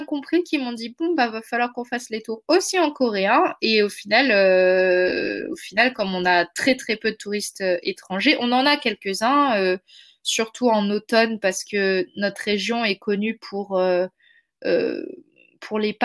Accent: Lyon, Auvergne-Rhône-Alpes, France; also born or lived in Villeurbanne / Iseron / Vouvray; fait mon école primaire à Iseron, donc c'est dans les monts du Lyonnais, et après Vouvray et Lyon

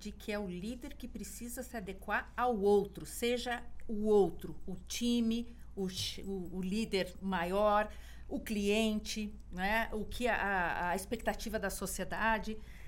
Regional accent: Curitiba, Paraná, Brazil; eu sou de Curitiba, né, do Paraná, do Leite Quente, pelando a gente.

